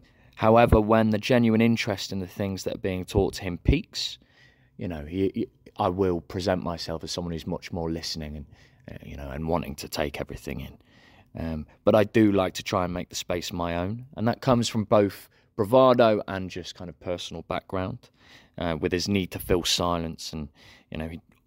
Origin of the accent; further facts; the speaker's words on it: England, United Kingdom; accent: Midlands; you can tell from my accent now, I'm a Midlands boy.